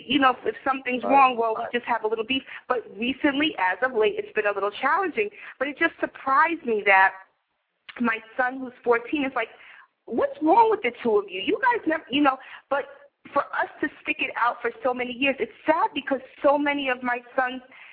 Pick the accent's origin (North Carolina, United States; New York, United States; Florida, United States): New York, United States; And, you know, I'm from New York, so it takes a lot to shock me.